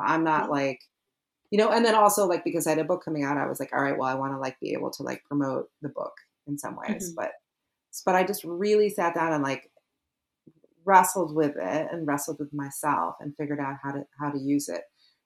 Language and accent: English; Midwest, United States; I was in from the Midwest, but like I was like interested in the East Coast, and I went to school on the East Coast, and my parents were from the East Coast.